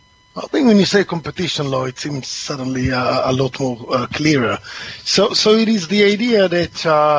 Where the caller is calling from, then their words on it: East of England, United Kingdom; I'm calling from Essex today, dark and cloudy Essex.